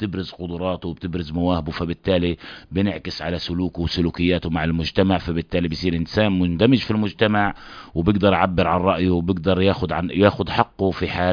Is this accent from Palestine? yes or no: yes; Palestine; احنا كشعب فلسطيني تحت الاحتلال نعاني من الوليات تحت الاحتلال